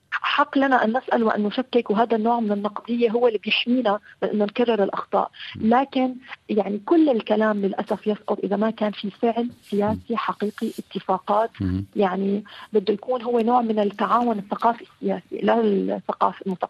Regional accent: Syria; أنا أشعر كسورية تعيش في أوروبا أو تعيش في سوريا

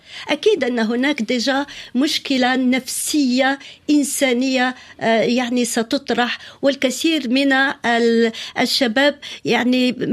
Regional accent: Algeria; now in France; أنا جزائرية في الحقيقة يعني قبل أن أكون فرنسية

